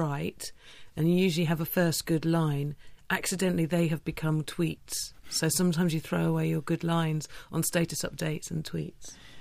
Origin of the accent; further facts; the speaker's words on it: Hastings, South East England, United Kingdom; now in London, United Kingdom; No, I grew up in Hastings, which is the poor cousin at the wedding of Brighton, but I live in London.